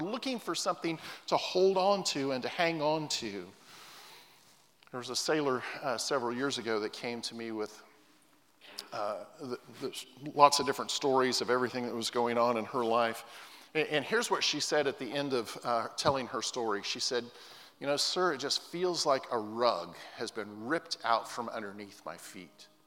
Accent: West Coast, United States; I'm from the West Coast, and I often think about those rocky shorelines in Northern California or the Oregon coast or even the Washington coast

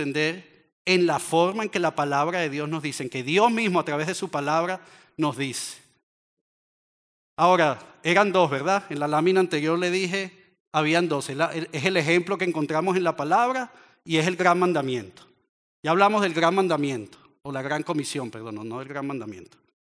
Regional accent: Venezuela; Así que ahora déjeme hacerle la pregunta que en mi país, en Venezuela, la llamarían la de las mil lochas, aquí la llaman la del millón de dólares.

